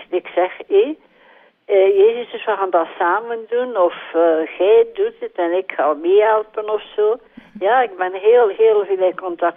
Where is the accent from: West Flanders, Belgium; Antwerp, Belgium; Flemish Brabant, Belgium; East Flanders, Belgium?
East Flanders, Belgium; Kalken; born there; ik ben van Kalken van geboorte.